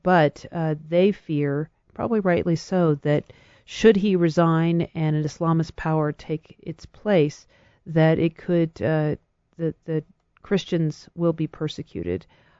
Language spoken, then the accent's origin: English; Colorado, United States; certainly feeling optimistic about my home state of Colorado and KNUS